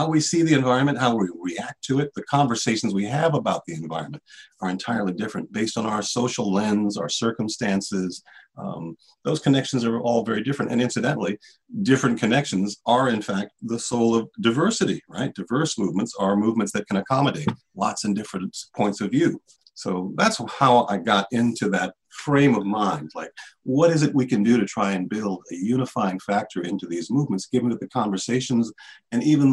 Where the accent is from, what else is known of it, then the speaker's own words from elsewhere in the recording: Maryland, United States; also born or lived in other countries; Even though I'm from Maryland and was born and raised here, I've lived in other countries and have traveled quite a bit.